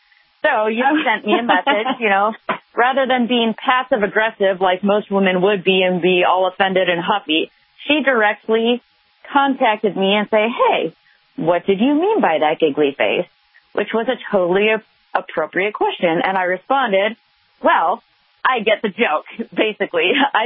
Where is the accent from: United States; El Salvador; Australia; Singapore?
United States; Midwest; I grew up in the Midwest on a farm, so we didn't do anything like that.